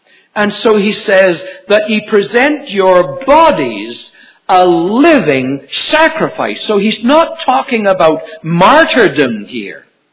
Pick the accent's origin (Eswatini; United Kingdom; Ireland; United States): United Kingdom; now in Abbotsford, Canada; I remember when I first came from Britain, or we came first came from Britain, when we were at Abbotsford